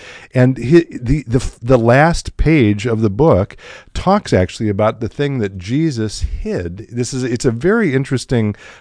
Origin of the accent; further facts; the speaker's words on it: Chicago, Illinois, United States; And I grew up in Chicago. I went to Orchestra Hall many times growing up.